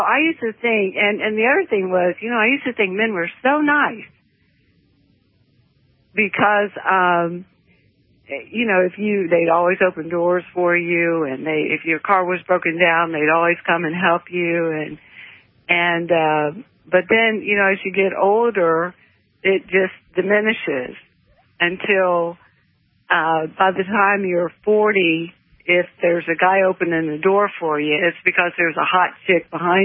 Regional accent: Tampa, Florida, United States

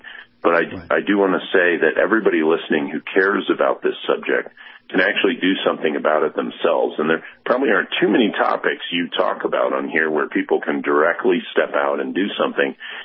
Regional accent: Virginia, United States; And, I mean, look at Virginia in 2021, my home state.

